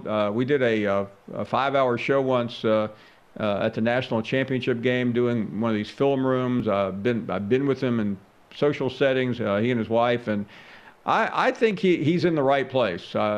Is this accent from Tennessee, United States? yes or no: yes; Memphis, Tennessee, United States; I'm a Southern boy. I grew up in Memphis. I lived I've never lived above the Mason-Dixon line.